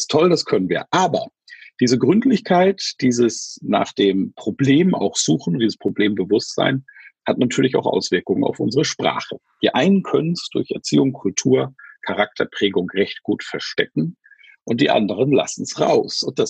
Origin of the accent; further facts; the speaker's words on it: Germany; Und das ist ja auch der Ruf, den wir als Deutsche im Ausland haben.